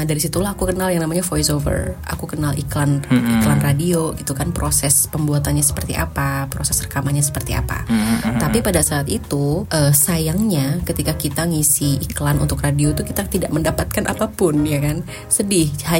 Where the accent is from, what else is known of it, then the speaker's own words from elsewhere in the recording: Malang, East Java, Indonesia; Apalagi, terus aku asli dari kota Malang, arek Malang.